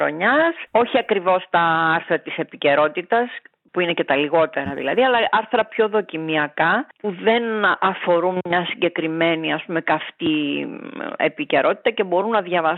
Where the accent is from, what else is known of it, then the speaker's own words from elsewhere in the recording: Greece; στην Ελλάδα ζήσαμε μια δικτατορία, δεν ήταν ευχάριστη